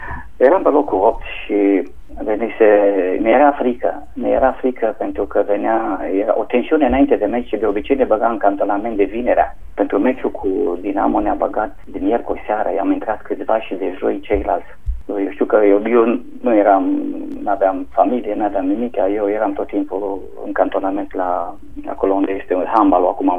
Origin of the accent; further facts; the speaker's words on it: Hunedoara, Hunedoara County, Romania; eu eram din Hunedoara. Eu sunt din Hunedoara.